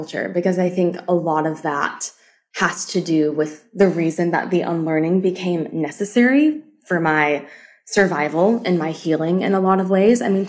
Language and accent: English; the South, United States; growing up in the South, and having just this, you know, my community told me to believe this, and so I chose to believe it.